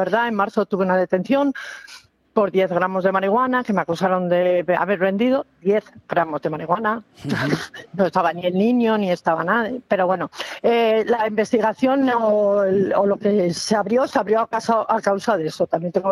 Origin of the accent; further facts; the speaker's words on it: León, Castile and León, Spain; y efectivamente soy de León, capital.